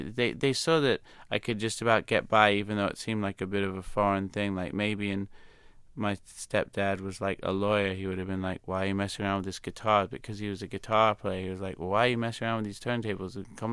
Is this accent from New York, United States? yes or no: yes; New York City, New York, United States; growing up in New York in the late 80s